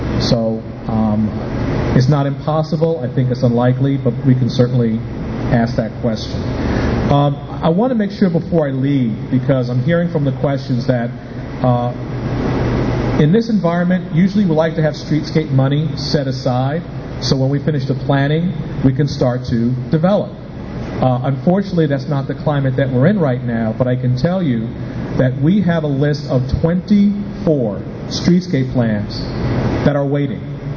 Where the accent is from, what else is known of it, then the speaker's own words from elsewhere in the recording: New York, United States; I'm from New York, so I'm very animated.